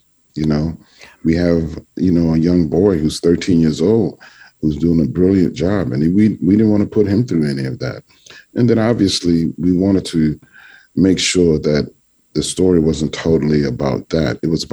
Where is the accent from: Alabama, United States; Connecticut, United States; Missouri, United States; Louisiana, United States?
Louisiana, United States; New Orleans; You know, I experienced that growing up in New Orleans.